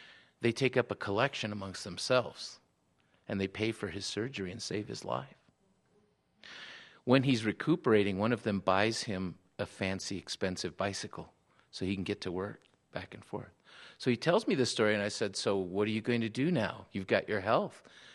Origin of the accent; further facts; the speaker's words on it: Tijuana, Baja California, Mexico; And I said, no, I'm from Tijuana. It's okay.